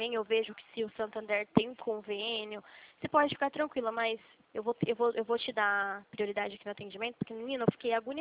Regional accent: Limeira, São Paulo, Brazil; eu sou aqui de Limeira

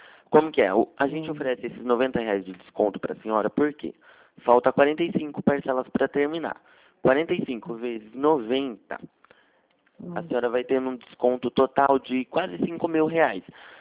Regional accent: Piracicaba, São Paulo, Brazil; sou de Piracicaba, na verdade.

